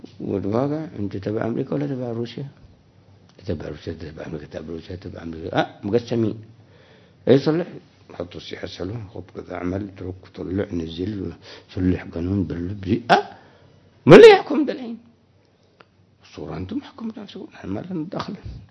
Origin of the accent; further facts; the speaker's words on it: Yemen; عندنا في اليمن